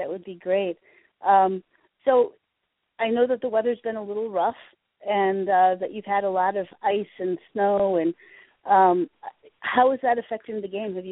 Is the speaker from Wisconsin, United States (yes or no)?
yes; Wisconsin, United States; I know that, again, I'm from Wisconsin, and the Packers are something that unite us all, it would seem, in the state.